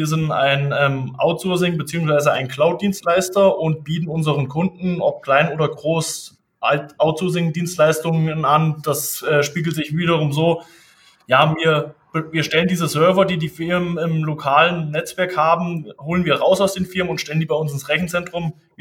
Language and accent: German; Germany; ich bin 27 Jahre alt, komme aus der schönen Grünstadt Hann, bin selbstständig bzw. Unternehmer und leite meine zwei kleinen Firmen hier direkt in der Rhönstadt